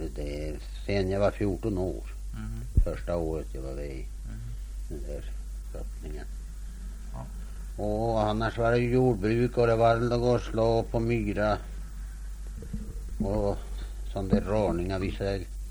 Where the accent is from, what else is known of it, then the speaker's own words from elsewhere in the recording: Fjällby, Gävleborg County, Sweden; born there; Jag är född i Åkerbrännan, Fjällby, 3 mil från Ljusdalsplatsen.